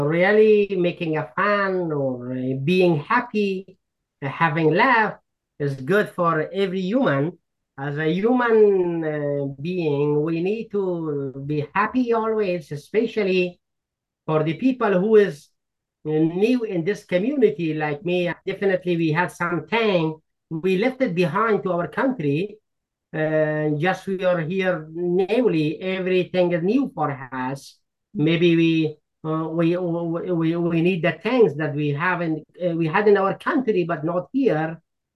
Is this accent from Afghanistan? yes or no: yes; Afghanistan; moved away as an adult; now in United States; I'm from Afghanistan. This is the first year I'm in the United States. I'm the newcomer. Yes, I arrived with my family in the United States on 2023 on the month of February.